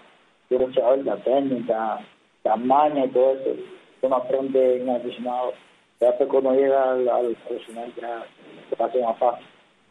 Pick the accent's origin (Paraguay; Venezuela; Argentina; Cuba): Cuba; ya yo vine de Cuba